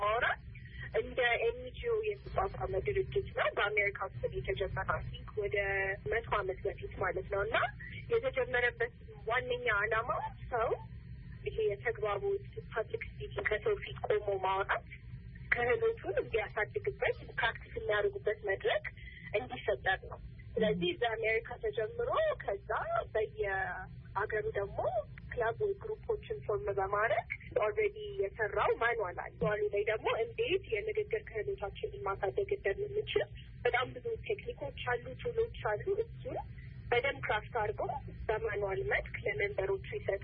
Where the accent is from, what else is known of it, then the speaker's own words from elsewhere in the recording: Addis Ababa, Ethiopia; ተራው አዲስ አበባ ነው ተወልጄ ያደኩት።